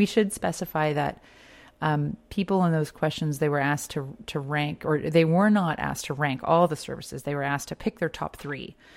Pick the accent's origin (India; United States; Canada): Canada; Halifax, Nova Scotia; I'm a transplant from Halifax, where winter sidewalks are like the bane of everyone's existence